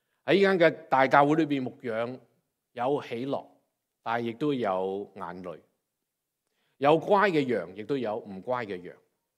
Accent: Hong Kong; 我来自一个破碎家庭，我在香港长大

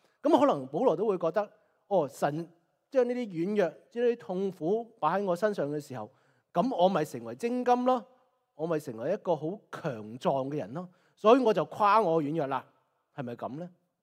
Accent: China; 即我们是中国人，很喜欢很谦虚的。

